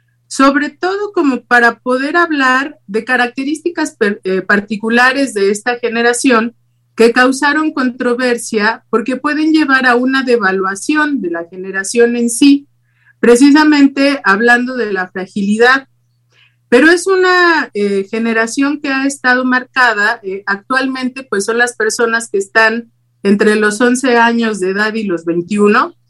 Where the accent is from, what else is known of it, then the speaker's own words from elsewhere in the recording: Mexico; como parte de lo que vive en nosotros como mexicanos.